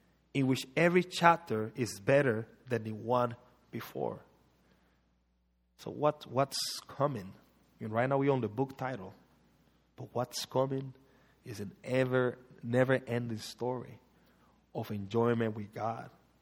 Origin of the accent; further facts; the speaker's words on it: Panama; now in United States; I mean, I'm from Panama, and I'm telling you, in America, we are blessed.